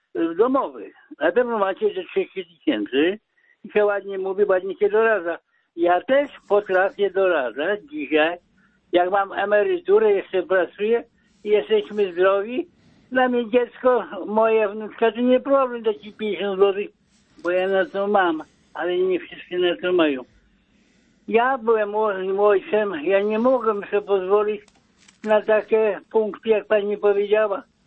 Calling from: Lipno, Kuyavian-Pomeranian Voivodeship, Poland; Ja jestem z Lipna po sąsiedzku. Ja mam 81 lat, jestem dziadkiem.

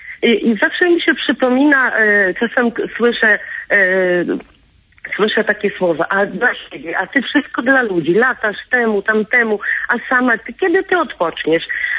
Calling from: Masovian Voivodeship, Poland; Ja z Mazowieckiego województwa.

